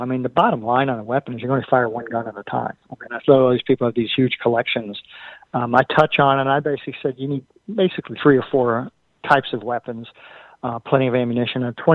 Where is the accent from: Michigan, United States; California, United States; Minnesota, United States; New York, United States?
New York, United States; New York City; I grew up in the Bronx.